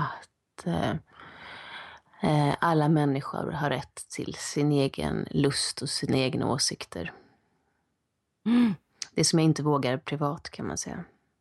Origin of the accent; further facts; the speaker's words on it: Nordingrå, Västernorrland County, Sweden; Jag växte upp i Nordingrå i Norrland. Jag flyttade runt mycket som barn.